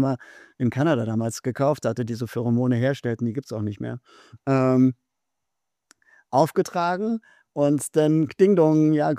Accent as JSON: {"language": "German", "region": "Berlin", "country": "Germany", "said": "ich komme ursprünglich aus Berlin"}